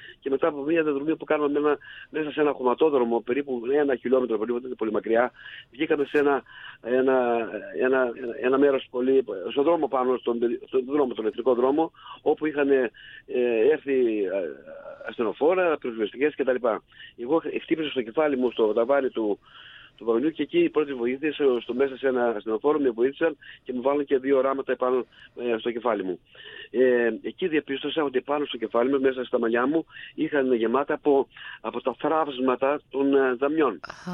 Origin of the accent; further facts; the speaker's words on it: Thessaloniki, Central Macedonia, Greece; Εγώ είμαι από Θεσσαλονίκη. Ναι. Είμαι δημοτικό σύμβολο στο Δήμο Θεσσαλονίκη.